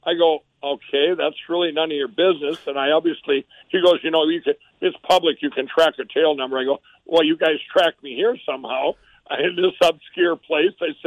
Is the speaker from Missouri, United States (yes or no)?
no; Mankato, Minnesota, United States; born there; we stopped it to get something to eat at a drive-thru in Mankato, Minnesota, which is my original, where I was born.